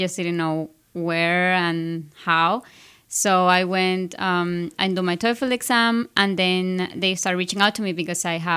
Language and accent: English; Canoa, Manabí, Ecuador; So we are from Ecuador. We are a little town near the beach. It's called Canoa.